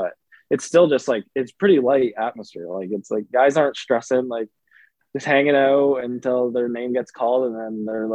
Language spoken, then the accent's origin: English; Kingston, Ontario, Canada; now in United States; I chose Niagara. It's very close to my hometown of Kingston.